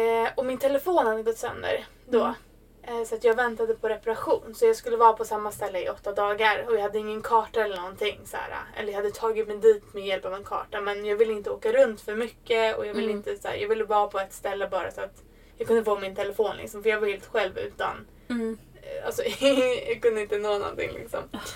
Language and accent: Swedish; Sweden; Jag är svensk typ.